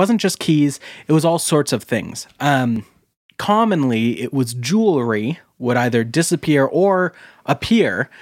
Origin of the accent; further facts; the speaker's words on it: Boise, Idaho, United States; headquartered right here in my hometown of Boise, Idaho.